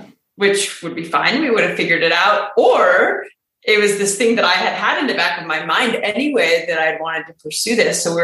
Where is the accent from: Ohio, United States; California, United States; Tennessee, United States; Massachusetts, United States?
Ohio, United States; moved away as an adult; Well, so I'm from Ohio, a small town in Ohio, and moved to New York City right after college graduation.